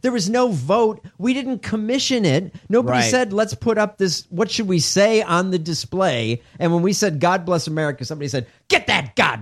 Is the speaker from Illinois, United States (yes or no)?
yes; Illinois, United States; This is in my home state.